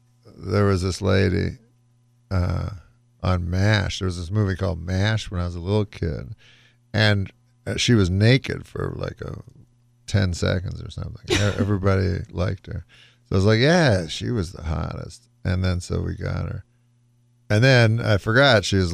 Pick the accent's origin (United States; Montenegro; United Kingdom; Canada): Canada; I'm from Canada